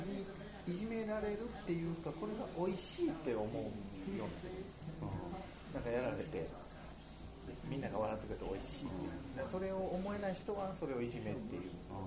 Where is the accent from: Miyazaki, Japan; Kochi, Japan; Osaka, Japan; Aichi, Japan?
Osaka, Japan; 大阪から来たっていうだけで、もう面白い人やっていうイメージでライブ中も見られてるんですよ。